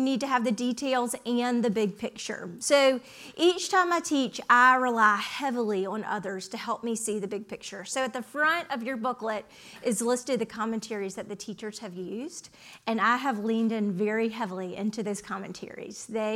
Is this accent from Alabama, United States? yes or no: yes; Alabama, United States; I'm originally from Alabama, and I went to Georgia for undergrad.